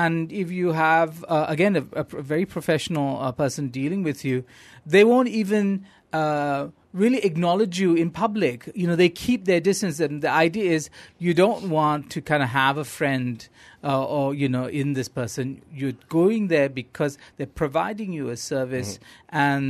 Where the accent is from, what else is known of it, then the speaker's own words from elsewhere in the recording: Johor Bahru, Johor, Malaysia; when I was growing up in Johor Bahru